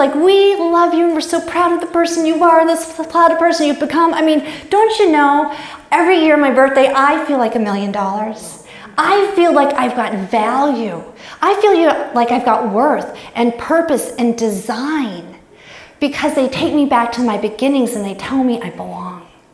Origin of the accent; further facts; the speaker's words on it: Chicago, Illinois, United States; born there; I was born on December 12th. In Chicago, Illinois.